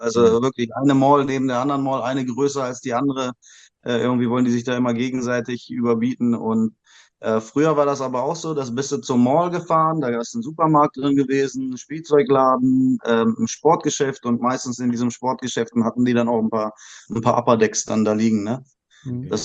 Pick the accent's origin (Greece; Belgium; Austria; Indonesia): Indonesia; ich bin ja in Indonesien aufgewachsen. Und auch da war Basketball groß in den 90ern, wo ich 80er, 90er, wo ich aufgewachsen bin.